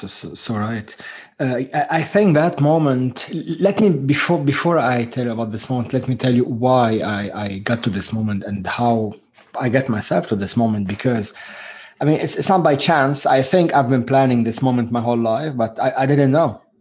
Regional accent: Beirut, Beirut Governorate, Lebanon; So I was born in Beirut, Lebanon, and that was in 1976.

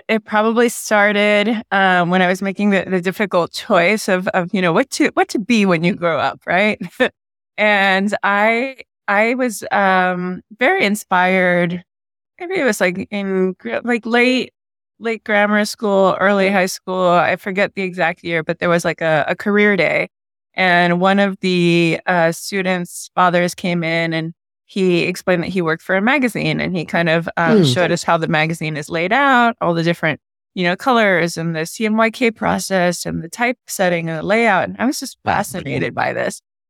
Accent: Miami, Florida, United States; first language Spanish; English is a second language; I grew up in Miami, Florida, in the 70s and 80s at a time when it was very, very much all Cubans in Miami.

